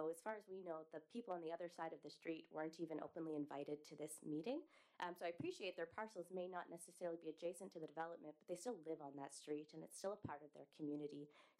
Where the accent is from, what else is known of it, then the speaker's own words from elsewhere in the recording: Nova Scotia, Canada; now in Liverpool, Canada; I'm actually from the Eastern Shore.